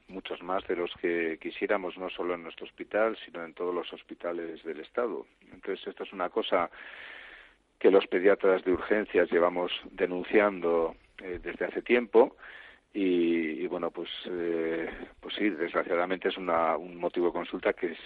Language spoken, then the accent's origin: Spanish; Basque Country, Spain; Yo soy vasco y era impensable que no se fumara en los frontones